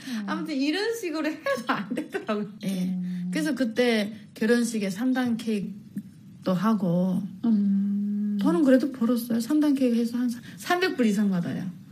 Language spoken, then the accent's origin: Korean; South Korea; now in United States; 나 한국에서 왔는데 이렇게 해서 이렇게 하는 사람이다.